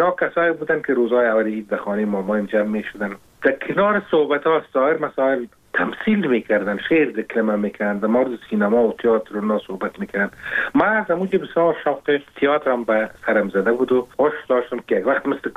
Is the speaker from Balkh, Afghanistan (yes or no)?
no; Kabul, Afghanistan; born or raised there